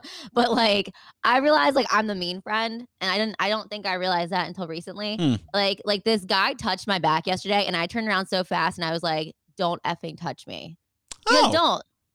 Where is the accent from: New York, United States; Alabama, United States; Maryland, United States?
Maryland, United States; Baltimore; I was like, I'm from Baltimore. I don't have that.